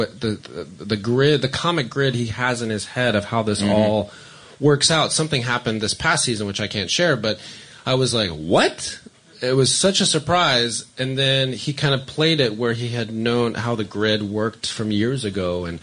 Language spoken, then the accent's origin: English; Florida, United States; also born or lived in West Point, New York; I grew up in Florida. I was born in West Point, New York.